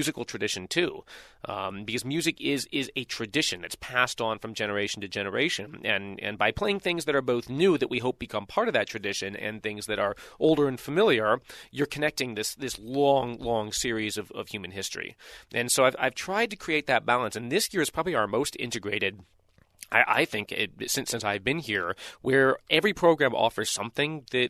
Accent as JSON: {"language": "English", "town": "Louisville", "region": "Kentucky", "country": "United States", "tie": "born or raised there", "said": "So in my hometown in Louisville, we do one of these concerts over the course of a week."}